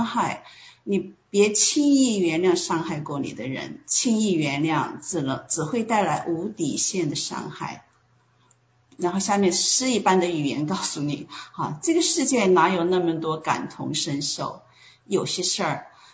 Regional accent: China; 我们从小尤其是我们在中国的长大了长大的话

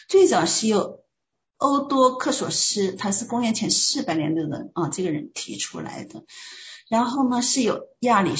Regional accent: China

